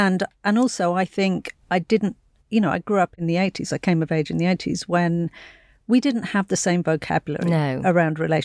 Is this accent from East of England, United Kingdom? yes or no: no; Hackney, London, United Kingdom; I grew up in Hackney at a time when Hackney was not fun.